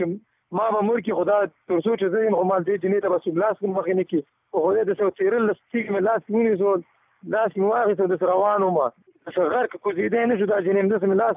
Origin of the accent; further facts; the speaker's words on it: Behsud, Nangarhar, Afghanistan; now in Turkey; او زه خپل د افغانستان د ننګرهار یم، ولسوالۍ مې بېسود،